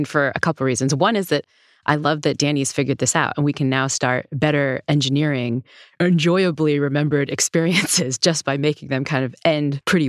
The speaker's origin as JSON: {"language": "English", "town": "New Haven", "region": "Connecticut", "country": "United States", "tie": "born or raised there", "said": "We have a few restaurants in my hometown in New Haven that when they bring the bill, they'll bring you like a little candy or some Swedish fish or something."}